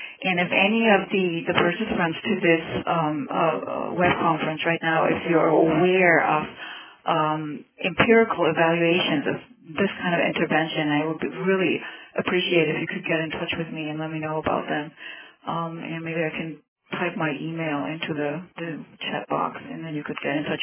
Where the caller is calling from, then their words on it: Maine, United States; I'm calling from the University of Maine.